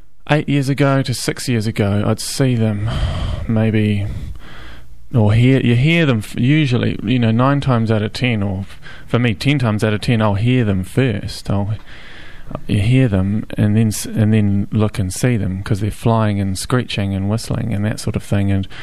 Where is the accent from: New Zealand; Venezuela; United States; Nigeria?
New Zealand; Auckland; I may have heard them growing up in Auckland, but I was unfamiliar with their sound.